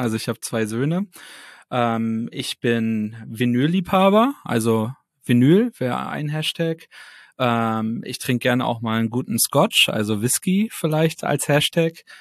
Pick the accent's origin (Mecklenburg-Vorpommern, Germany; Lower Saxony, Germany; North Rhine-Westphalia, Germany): Mecklenburg-Vorpommern, Germany; Neubrandenburg; Ja, also ich bin gebürtiger Neubrandenburger, also von daher Kind aus Mecklenburg-Vorpommern auf jeden Fall. Bin dann zum Studieren nach Berlin gegangen